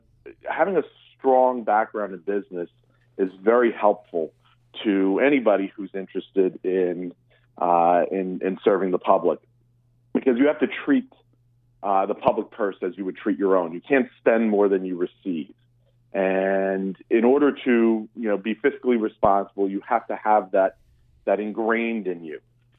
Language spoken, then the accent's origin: English; Baldwin, New York, United States; My wife and I are born and bred Long Islanders. I grew up in Baldwin, went to Cornell University, moved to Long Beach